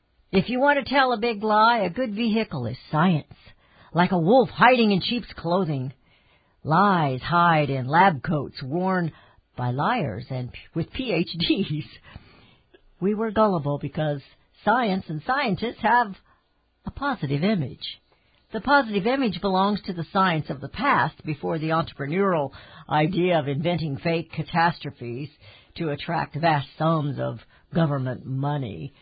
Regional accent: Missouri, United States; I guess I've been one of the attitude of show me, maybe because I'm from Missouri, but things just weren't adding up

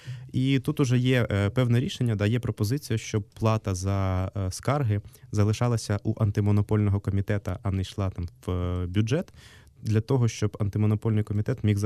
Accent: Poltava, Poltava Oblast, Ukraine; у моїй рідній Полтаві є інститут чи онкодиспансер

